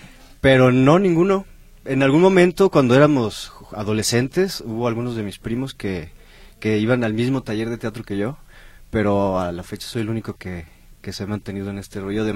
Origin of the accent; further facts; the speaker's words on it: Guadalajara, Jalisco, Mexico; Yo soy de aquí, de Guadalajara.